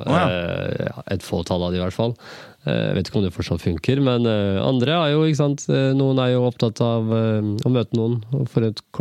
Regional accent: Oslo, Norway; For der jeg kommer fra, altså Mortensrud. Men der foreldrene mine kommer fra, Tyrkia

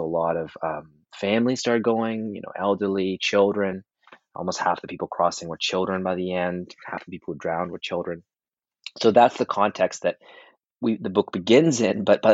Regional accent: Canada; Yeah, my mother is from the U.S. My father's from Canada. I grew up in Canada. But her side of the family is Japanese-American. My great-grandparents came over from Japan at the beginning of the 20th century.

